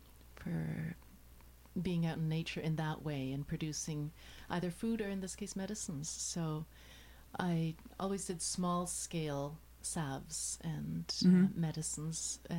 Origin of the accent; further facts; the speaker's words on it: Toronto, Ontario, Canada; also born or lived in South Africa; I was born in South Africa. Mm-hmm. And I came to Toronto in 1974.